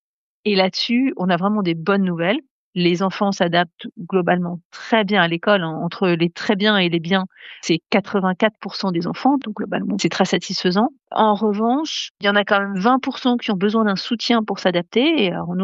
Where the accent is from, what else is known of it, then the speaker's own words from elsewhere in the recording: France; Et il y a une autre chose à laquelle on pense, nous, tout de suite en tant que Français